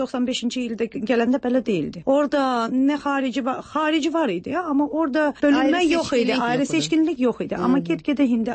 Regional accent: Baku, Azerbaijan; Valla, Bakıda 25 il yaşamışam özdə. Belə necə deyərlər, Karinoy Bakiliyəm. Bakini də çox yaxşı tanıyıram.

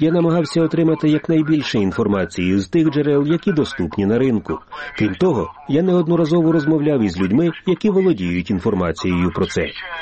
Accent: Poland; Мені здається, що ми, поляки, користуючись нашим досвідом, можемо допомогти Україні

